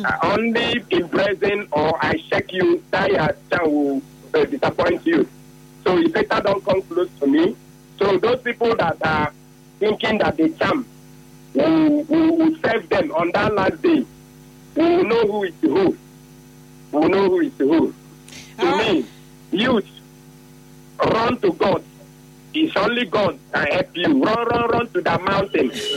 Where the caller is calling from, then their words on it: Port Harcourt, Rivers, Nigeria; Chris, I'm calling from Port Harcourt.